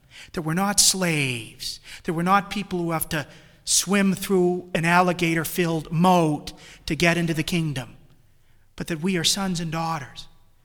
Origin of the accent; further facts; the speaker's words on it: New England, United States; accent: New England; Sorry, with my New England accent, you probably didn't understand what I was saying.